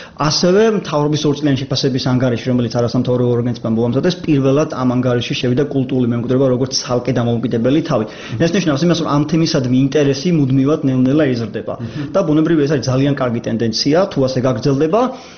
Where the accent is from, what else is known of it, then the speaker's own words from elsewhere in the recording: Batumi, Adjara, Georgia; რეალურად მე ბათუმში დავიბადე, გავიზარდე